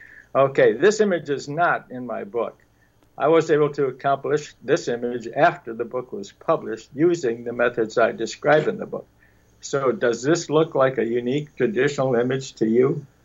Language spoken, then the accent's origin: English; Milwaukee, Wisconsin, United States; the way it all started was my hometown was Milwaukee, Wisconsin.